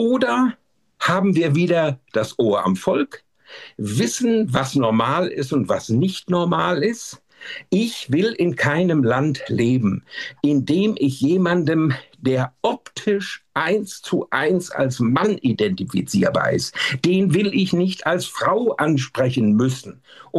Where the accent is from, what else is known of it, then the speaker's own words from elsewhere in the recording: Switzerland; als Schweizer